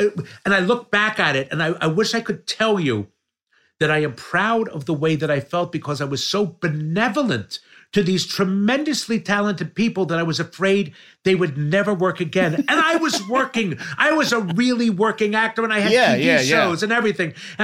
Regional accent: Pennsylvania, United States; also born or lived in Trenton; Maybe even from Yardley, but I was raised in Pennsylvania.

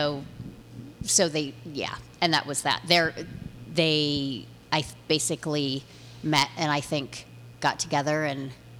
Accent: New York City, New York, United States; born there; I was born in New York. I very much identify to East Coast, an East Coast kind of aesthetic.

